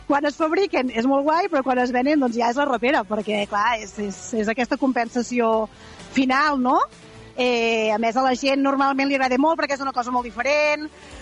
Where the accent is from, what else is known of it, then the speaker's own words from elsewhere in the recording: Solsona, Catalonia, Spain; De Solsona.